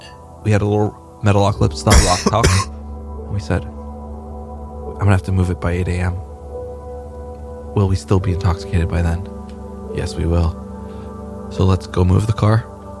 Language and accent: English; United States; Because I'm American.